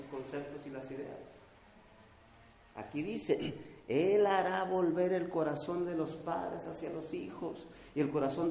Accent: Mexico; Soy mexicano, tengo que sacarle el sabor aquí.

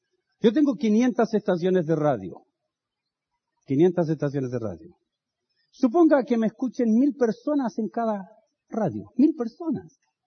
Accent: Chile; now in United States; me subí a un taxi en Santiago de Chile, en mi país, iba hablando con el taxista y me dice, ¿usted es chileno? Sí, no puede ser, sí, su acento está medio raro, sí, pero... Me dice, ¿y qué hace? Bueno, digo, yo vivo en Estados Unidos.

